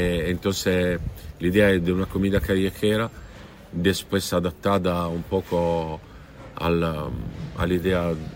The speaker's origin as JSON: {"language": "Spanish", "country": "Italy", "said": "el hecho que soy italiano no quiere significar que soy italiano."}